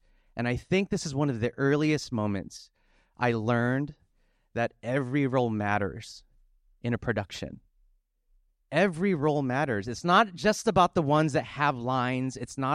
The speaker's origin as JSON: {"language": "English", "region": "New Jersey", "country": "United States", "tie": "born or raised there", "said": "I grew up partly in South New Jersey, which is about where I live, is about 20 minutes away from Philadelphia."}